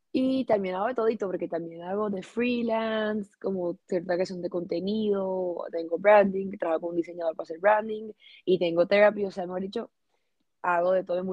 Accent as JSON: {"language": "Spanish", "town": "Barranquilla", "region": "Atlántico", "country": "Colombia", "tie": "born or raised there", "also_born_or_lived": "Bogotá", "said": "yo nací en Barranquilla, yo estudié toda la vida en el colegio en Barranquilla, me fui a Bogotá en el 2012 a estudiar comunicación social con énfasis audiovisual en la Javeriana, me gradué, me regresé a vivir a Barranquilla"}